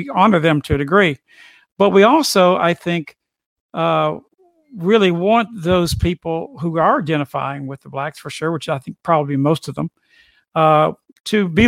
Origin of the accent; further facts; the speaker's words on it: United States; I shouldn't be talking about Britain all the time. I'm an American.